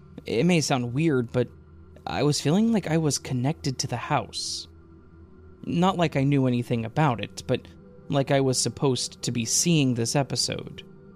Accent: the South, United States; born there; I was born in the South, and while we do get some cold weather, we don't get the half rain, half snow that you guys are plagued with just before Halloween.

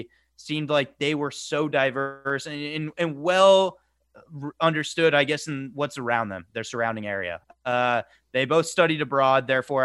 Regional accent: Santa Clarita, California, United States; What's weird is I grew up in Santa Clarita, and I only lived in Santa Clarita. I never moved or lived anywhere else.

